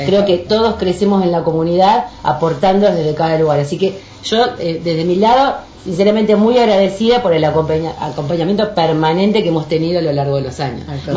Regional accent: Buenos Aires, Argentina; yo soy de provincia de Buenos Aires y para nosotros las vacaciones de invierno era recorrer el país, en general el norte. En el verano no, playa.

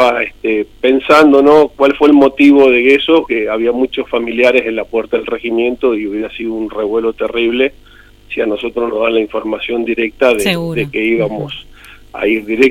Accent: Buenos Aires, Argentina; now in Mendoza, Argentina; Yo soy de Buenos Aires, soy nacido en Buenos Aires. Ya hacen casi 32 años que vivo acá en Mendoza.

